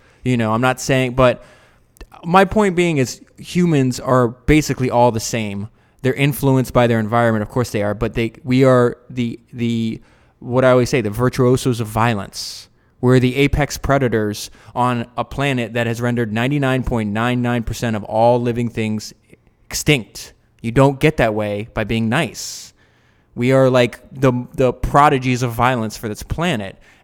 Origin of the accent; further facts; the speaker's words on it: United States; Like we believe that because we grew up in America and that's what we were told.